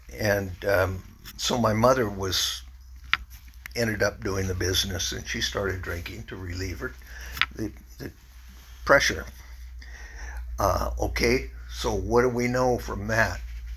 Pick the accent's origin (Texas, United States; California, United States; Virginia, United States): California, United States; Fullerton; also born or lived in Buena Park; I was born in Fullerton, California, and lived in June of 1945. our home was on a dairy farm in Buena Park, and it was a couple miles from Knott's Berry Farm. And later we moved to Fullerton about 1950.